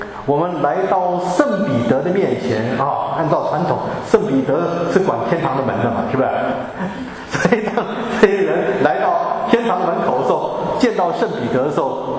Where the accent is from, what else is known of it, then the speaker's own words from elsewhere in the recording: China; 其实我也不例外，我也是中国人。